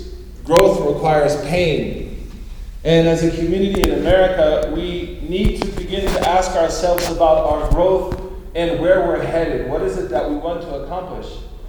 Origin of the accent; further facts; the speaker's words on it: Oklahoma, United States; I remember in the country, I'm from Oklahoma, so this actually is a big city to me.